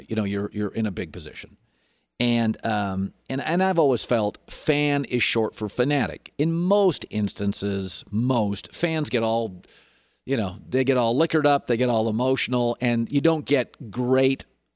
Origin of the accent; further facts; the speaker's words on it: Seattle, Washington, United States; I'm from Seattle and rarely pick Seattle to win.